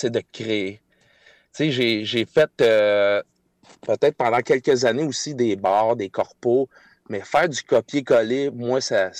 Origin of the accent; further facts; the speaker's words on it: Berthierville, Quebec, Canada; Je viens de Lanaudière, plus précisément à Berthierville.